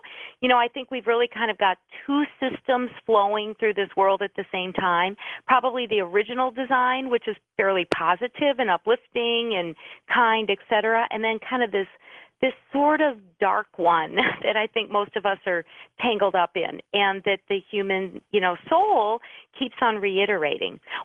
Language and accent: English; Minneapolis, Minnesota, United States; I'm from Minneapolis, and a few years ago, one of our bridges went down, and we did lose some people.